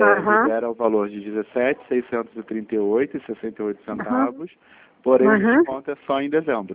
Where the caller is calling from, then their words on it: Rio de Janeiro, Brazil; Eu sou do Santander, só que eu falo do Rio de Janeiro.